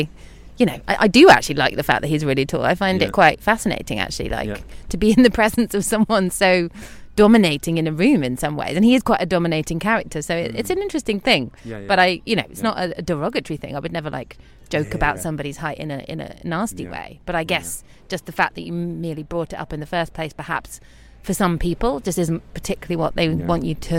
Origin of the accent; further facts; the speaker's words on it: United Kingdom; it's just a natural thing, probably as a British person.